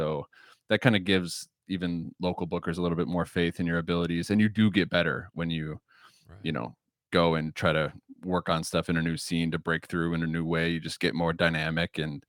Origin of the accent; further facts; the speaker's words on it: Kenosha, Wisconsin, United States; I grew up in Kenosha. So then I went to UW-Madison for college